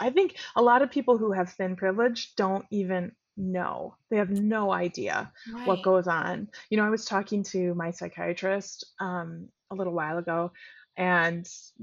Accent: Flint, Michigan, United States; because I am from Flint. My grandfather very proudly was in the sit-down strike. It is in my blood. I grew up a couple blocks from Chevy in the hole.

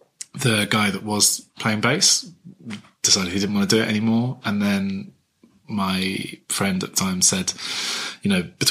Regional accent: East Midlands, United Kingdom; It's Northamptonshire. So I grew up in Northamptonshire.

